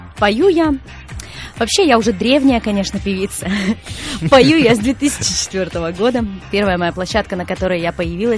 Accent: Perm, Perm Krai, Russia; Родилась в Перми, училась в музыкальной школе в Перми. Соседей мучила тоже здесь же, в Перми

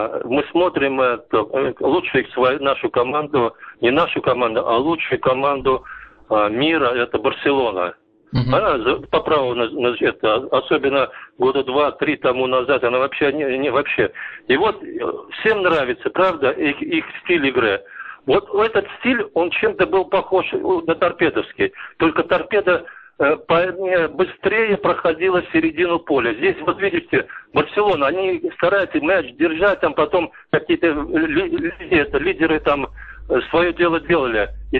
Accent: Baku, Azerbaijan; я вообще-то воспитанник бакинского футбола. Я бакинец сам, из Баку.

